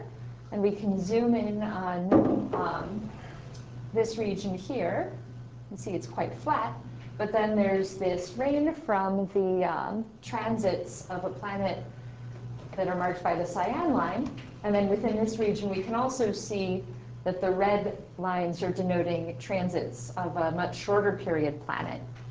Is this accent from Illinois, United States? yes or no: no; Hawaii, United States; now in Santa Barbara, United States; I come from Hawaii, which is a place with slightly warmer beaches.